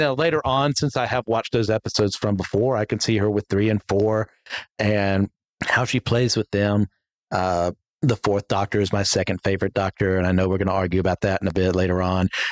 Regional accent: North Carolina, United States; So I'm a yokel from North Kakalaki, so I say Clara.

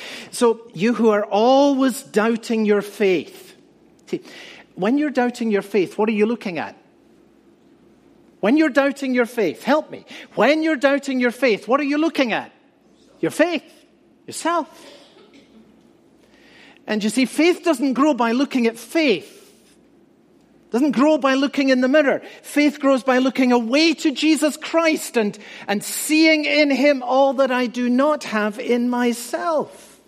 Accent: Scotland, United Kingdom; he's from my home country of Scotland

